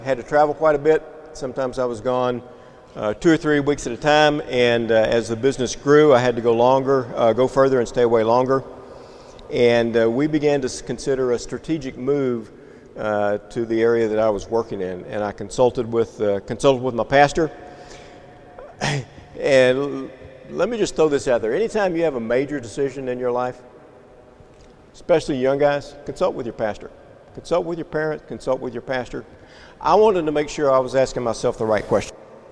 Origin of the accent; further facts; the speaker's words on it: Houston, Texas, United States; now in Carthage, United States; So in 2012, we moved to Carthage. From growing up in Houston in a subdivision with wall-to-wall people to now living 12 miles out of Carthage in the country where we only have two neighbors within half a mile.